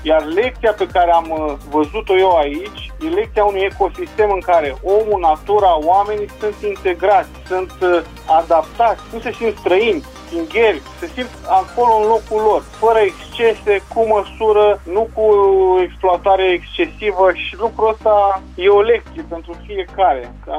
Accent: Romania; eu am crescut la țară, mai fiu din București, dar am crescut lângă București, într-un sat.

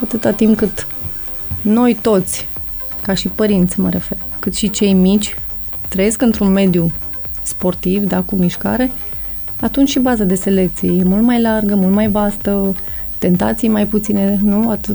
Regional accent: Romania; să fiu fericită și mândră că sunt româncă

